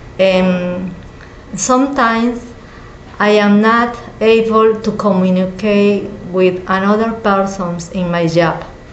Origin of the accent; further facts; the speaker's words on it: Peru; English is a second language; now in United States; I am from Peru. I came to this country in February 15, 2004.